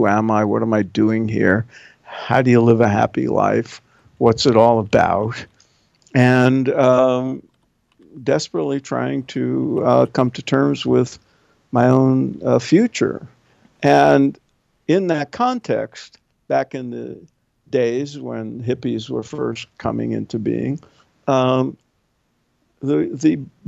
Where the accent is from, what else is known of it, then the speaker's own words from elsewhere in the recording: Brooklyn, New York, United States; I was raised in Brooklyn, New York, before it was fashionable, by working class parents who had no use for religion whatsoever.